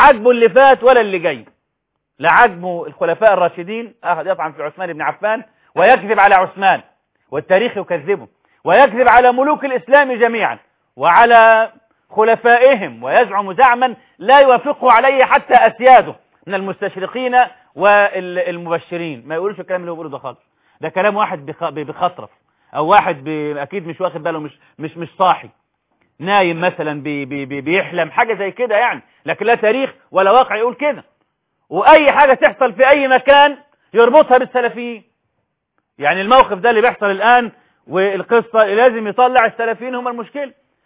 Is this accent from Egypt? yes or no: yes; Egypt; والكنائس التي عندنا في مصر تسع 4 أضعاف النصارى اللي في مصر